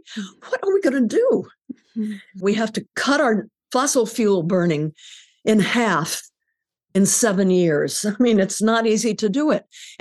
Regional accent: California, United States; I grew up in California in the 40s, and there was never any smog.

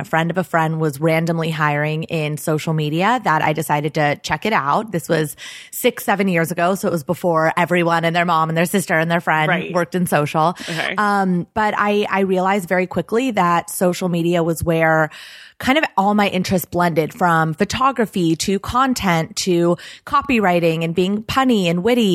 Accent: Los Angeles, California, United States; So I grew up in Los Angeles, okay.

